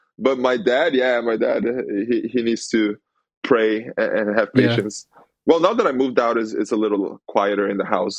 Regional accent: São Paulo, Brazil; I'm from Brazil. I come from this state called São Paulo.

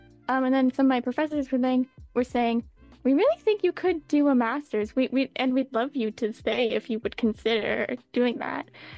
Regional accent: Langley, British Columbia, Canada; Yeah, I live in Vancouver. I'm actually from Langley, which is an hour outside of Vancouver

